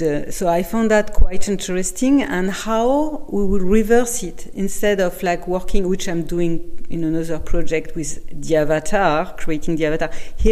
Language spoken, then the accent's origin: English; France; accent: French; English is a second language; My French accent.